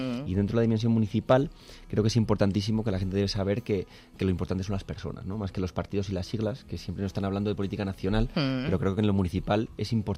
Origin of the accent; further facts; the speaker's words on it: Alcobendas, Community of Madrid, Spain; also born or lived in San Sebastián; para mí de Alcobendas es la ciudad adoptiva, porque no nací allí, nací en San Sebastián, en Guipúzcoa, pero desarrollado, pues he estudiado en los colegios de Alcobendas, he estado en la universidad allí en Alcobendas, he desarrollado negocios en Alcobendas